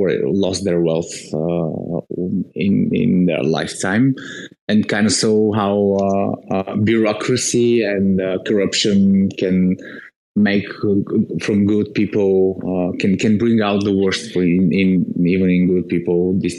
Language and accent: English; Sofia, Sofia City, Bulgaria; English is a second language; I'm born and raised in Sofia, which is the capital of Bulgaria and Eastern Europe country.